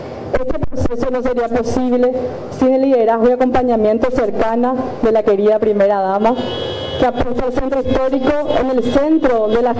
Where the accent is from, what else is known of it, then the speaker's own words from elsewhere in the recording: Paraguay; recordarnos quiénes somos y cuánto valemos como pueblo paraguayo